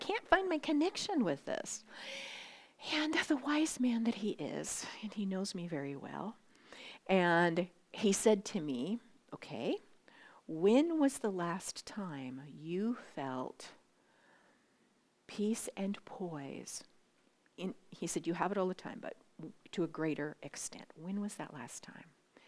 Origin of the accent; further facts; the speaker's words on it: Ketchikan, Alaska, United States; If you don't know me, I am from Ketchikan, and so's Doug.